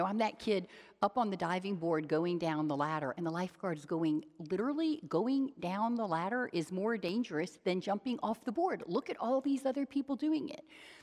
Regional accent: New Orleans, Louisiana, United States; I grew up in New Orleans, so I wasn't at Carowinds

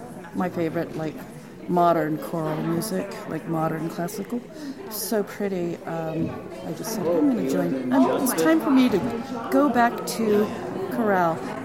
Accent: Astoria, Oregon, United States; And when I came back here to my hometown of Astoria

